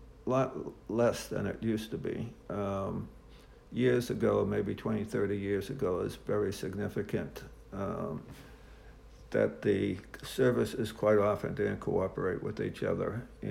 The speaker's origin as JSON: {"language": "English", "town": "Hingham", "region": "Massachusetts", "country": "United States", "tie": "born or raised there", "said": "I was in Massachusetts. It's a town that's halfway between Boston and Cape Cod."}